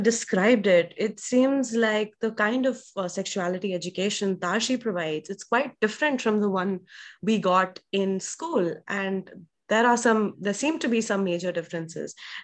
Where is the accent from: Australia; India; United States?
India; New Delhi, Delhi; from New Delhi, India.